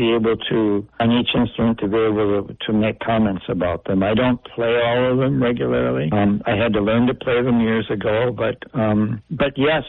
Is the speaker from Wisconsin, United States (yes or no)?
yes; La Crosse, Wisconsin, United States; La Crosse was my hometown for high school.